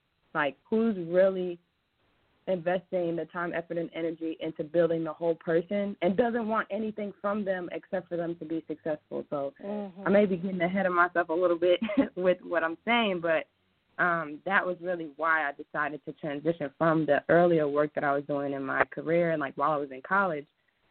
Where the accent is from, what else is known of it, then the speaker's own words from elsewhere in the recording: New Jersey, United States; now in Ohio, United States; Like, I'm from New Jersey, right? I'm not going to lie to you. I never really imagined being in Ohio.